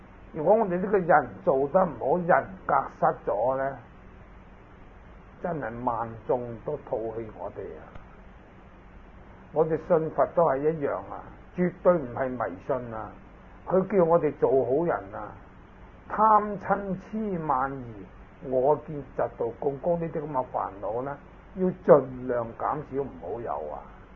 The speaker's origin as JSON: {"language": "Cantonese", "country": "Hong Kong", "tie": "born there", "also_born_or_lived": "United States", "said": "我是81年在美国回来，作为香港呢，我的出生地是香港，落叶归根在香港都输数了"}